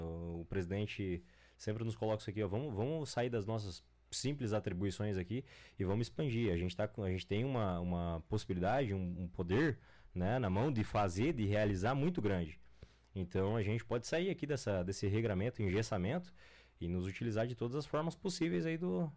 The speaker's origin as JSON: {"language": "Portuguese", "town": "Diamante do Oeste", "region": "Paraná", "country": "Brazil", "said": "Minha conterrânea também. Nós somos lá de Diamante do Oeste."}